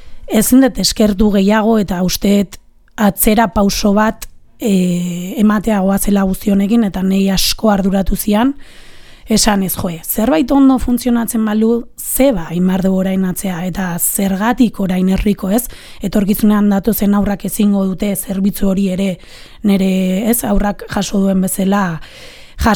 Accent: San Sebastián, Basque Country, Spain; ni donostiarra naiz. Eta nere jobak aurreskoletan egon dia Donostin

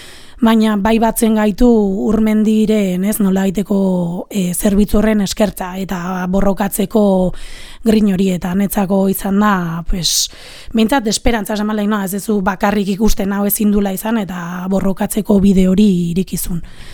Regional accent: San Sebastián, Basque Country, Spain; ni donostiarra naiz. Eta nere jobak aurreskoletan egon dia Donostin

